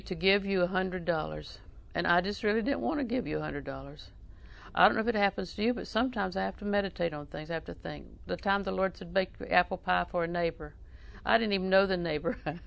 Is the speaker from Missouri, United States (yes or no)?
no; Auburndale, Florida, United States; because I was raised in Auburndale.